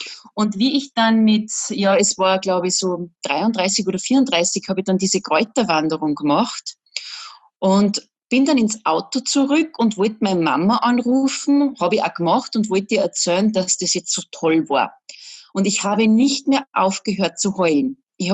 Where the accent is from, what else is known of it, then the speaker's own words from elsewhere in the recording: Salzburg, Austria; Also irgendwie akzeptiere ich das jetzt langsam. Aber ja, ich bin Salzburgerin und eigentlich komme ich aus der Medienwelt